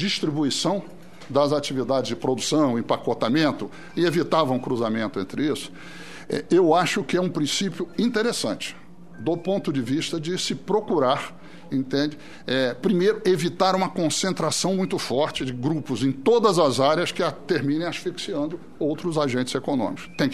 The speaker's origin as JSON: {"language": "Portuguese", "region": "Rio de Janeiro", "country": "Brazil", "said": "Eu sou do Rio de Janeiro. Quando eu era garoto, tinha 20 e tantos jornais no Rio de Janeiro."}